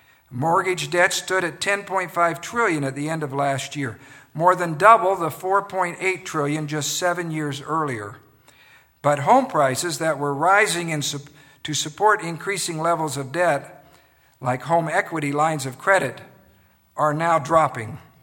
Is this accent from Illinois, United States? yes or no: no; Tyhee, Idaho, United States; I grew up outside of Pocatello in the little farming community of Tyhee.